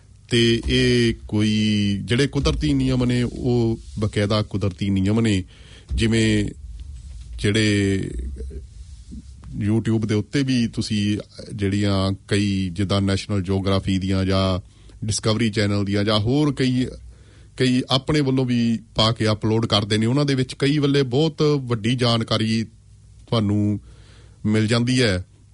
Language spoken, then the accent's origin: Punjabi; Punjab, India; now in New Zealand; ਅਸੀਂ ਪੰਜਾਬ ਦੇ ਵਸ਼ਿੰਦੇ ਹੋਣ ਦੇ ਨਾਤੇ ਭਾਵੇਂ ਕਿ ਹੁਣ ਨਿਊਜ਼ੀਲੈਂਡ ਦੇ ਸਿਟੀਜ਼ਨ ਆ